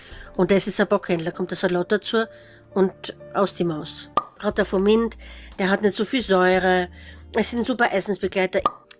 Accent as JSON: {"language": "German", "region": "Styria", "country": "Austria", "said": "Ich selber als Steirerin bin ein ganz großer Fan von Muscatella zum Schnitzel"}